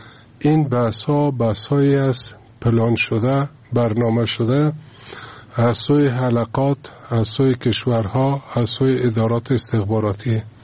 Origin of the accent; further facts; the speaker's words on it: Afghanistan; جهان میدانه که ما مسلمان هستیم، جهان میدانه که ما افغان هستیم.